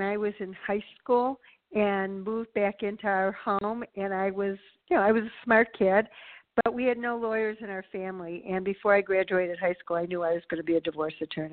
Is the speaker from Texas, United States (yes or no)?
no; Detroit, Michigan, United States; now in Marion, United States; I'm from the Detroit area. I married the Hoosier and relocated here full-time 3 years ago after he retired to run the family farms.